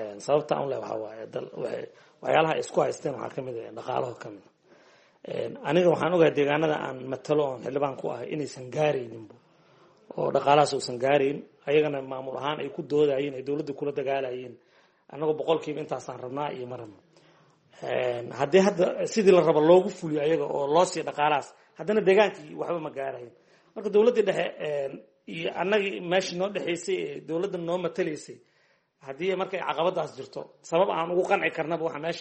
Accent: Hiran, Somalia; waxaan ka soo jeednaa gobolka Iran ee maamulka Shabeellaan ka tirsanahay

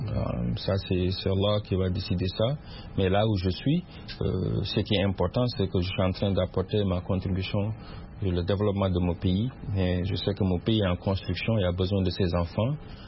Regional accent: Senegal; Dans mon pays d'origine, le Sénégal aujourd'hui par exemple a 300 et quelques partis politiques

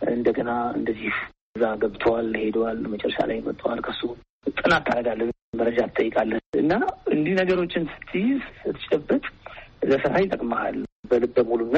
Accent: Gondar, Amhara, Ethiopia; እኔ እንግዲህ ያው መልህ ጎንደር ነው ተወልጄ ያደግኩት።

